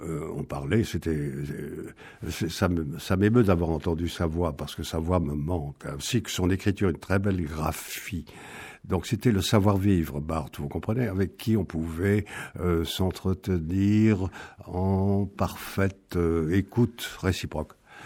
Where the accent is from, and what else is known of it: Bordeaux, Nouvelle-Aquitaine, France